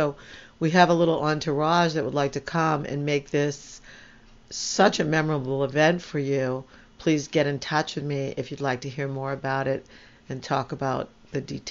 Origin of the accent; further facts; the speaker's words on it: New York, United States; I'm from New York, so, you know, I see York, and my mind just does that closure thing.